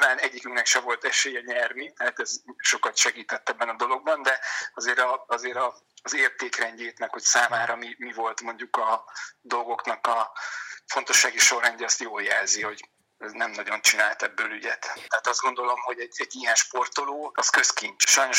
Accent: Salgótarján, Nógrád, Hungary; Salgó Tarjáni Besztercel lakótelepen nőttem föl, és ilyen 9-10 évesen kerültem a Salgó Tarjáni tájfutók közé először

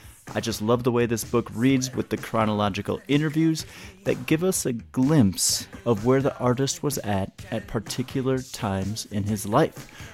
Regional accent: Minnesota, United States; because I grew up outside of Minneapolis, and like I know

